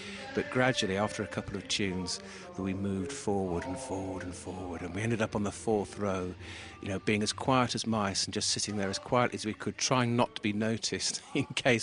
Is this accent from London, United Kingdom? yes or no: no; Peterborough, East of England, United Kingdom; I'm from Peterborough.